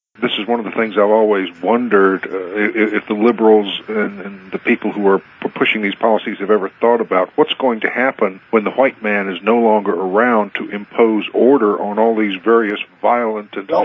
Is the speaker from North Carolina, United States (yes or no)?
yes; North Carolina, United States; Like, for instance, my home state of North Carolina is estimated something like either one.